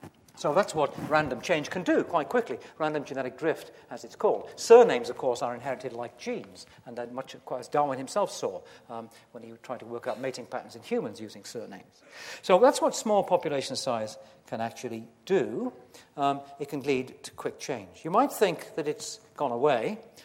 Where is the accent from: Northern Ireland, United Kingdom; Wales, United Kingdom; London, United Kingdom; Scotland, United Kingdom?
Wales, United Kingdom; born there; I was born in West Wales there